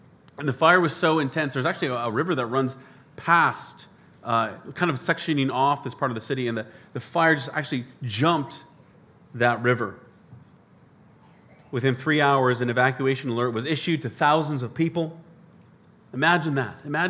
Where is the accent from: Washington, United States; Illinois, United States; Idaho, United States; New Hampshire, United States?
Washington, United States; Spokane; a fire broke out just west of my hometown of Spokane in Washington State in the U.S.